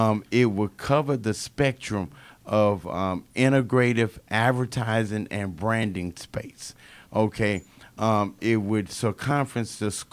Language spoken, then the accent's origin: English; St. Louis, Missouri, United States; now in Atlanta, United States; I'm originally from St. Louis, Missouri.